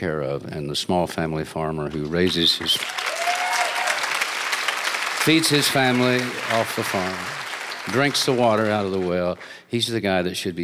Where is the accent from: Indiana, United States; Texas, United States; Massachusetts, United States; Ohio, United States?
Texas, United States; But then I found out from friends of mine around Abbott and Hillsboro and West, around where I grew up in Texas, that there was a huge problem.